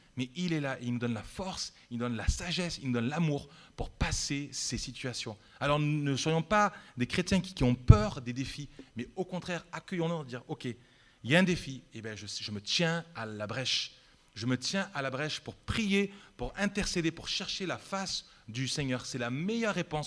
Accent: Nîmes, Occitanie, France; c'est ce que j'ai beaucoup vécu à Nîmes. Dans mon église, là où j'ai grandi

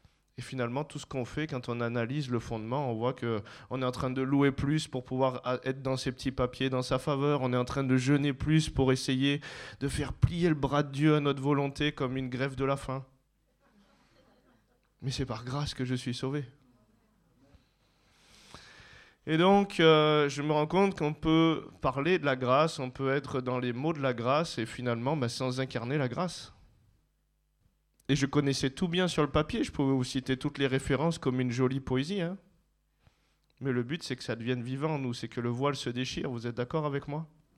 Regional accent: Valence, Auvergne-Rhône-Alpes, France; moi je suis originaire de la Drôme, je suis né à Valence, donc c'est pas très loin. Et donc j'ai bien grandi, je connais pas mal le secteur

